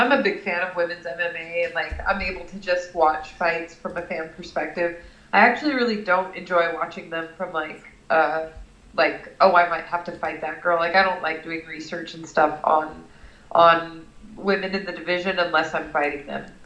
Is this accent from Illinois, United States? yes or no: no; Anchorage, Alaska, United States; now in Phoenix, United States; I grew up in Anchorage, Alaska, and so if the UFC ever went there, that would be really a special treat. Like here in Phoenix, you know, I've lived here in Phoenix for about 5 years now